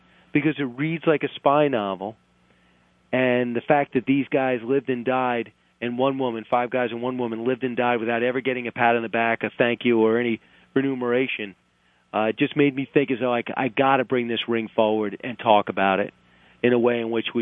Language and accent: English; New York, United States; And growing up in New York, I thought I knew the war.